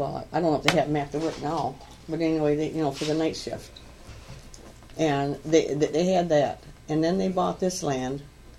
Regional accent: Chesaning, Michigan, United States; I'm from Chesaning, Michigan.

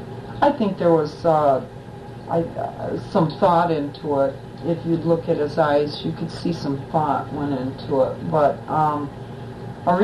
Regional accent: Detroit, Michigan, United States; born there; and I was born in Wayne County, Detroit.

